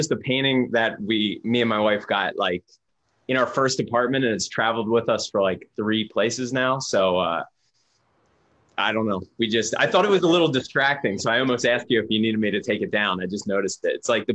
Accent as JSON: {"language": "English", "town": "Pottstown", "region": "Pennsylvania", "country": "United States", "tie": "born or raised there", "said": "I grew up in Pennsylvania, Pottstown, Pennsylvania, and it's 2 hours away from New York City."}